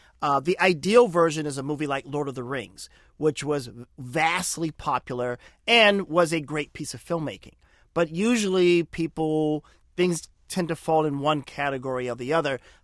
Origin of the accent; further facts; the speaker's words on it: East St. Louis, Illinois, United States; I'm from East Boogie, nice.